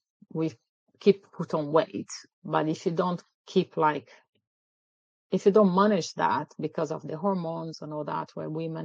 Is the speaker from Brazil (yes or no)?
yes; Brazil; English is a second language; now in United Kingdom; No, I didn't grow up here. I grew up in Brazil, where I'm from.